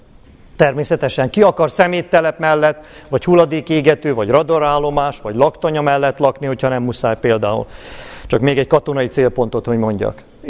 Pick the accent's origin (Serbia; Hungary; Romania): Serbia; Subotica, Vojvodina; Mellesleg én délvidéki magyar vagyok, szabadkai születésű.